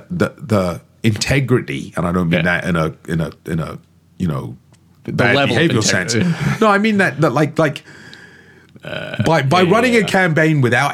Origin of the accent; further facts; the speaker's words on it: London, United Kingdom; About my hometown.